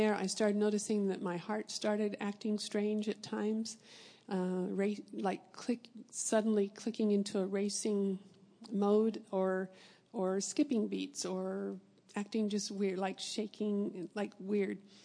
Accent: Arizona, United States; And so my parents moved us the next year to Arizona. And I grew up in Arizona.

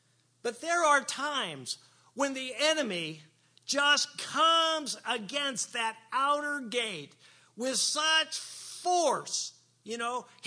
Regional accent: Butler, Pennsylvania, United States; I'm going to be returning to Butler, Pennsylvania. That was my hometown where I was born.

